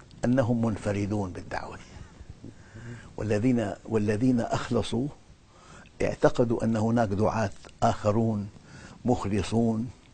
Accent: Syria; المدفع عندنا في الشام يثبت بإطلاق مدفع.

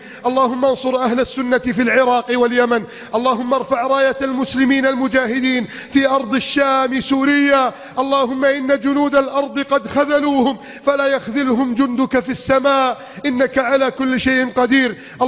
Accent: Egypt; اللهم من أراد بلادنا مصر أو حدودها أو ماءها

